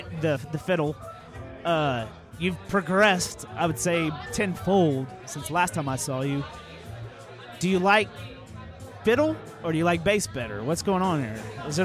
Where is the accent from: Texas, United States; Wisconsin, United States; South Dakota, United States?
Texas, United States; Arlington; now in North Richland Hills, United States; Arlington. I grew up in Arlington.